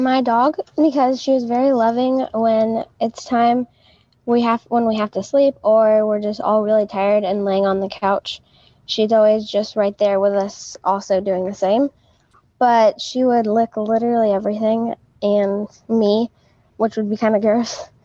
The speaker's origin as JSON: {"language": "English", "country": "United States", "said": "It is the biggest place I've been to outside of my home country of the United States."}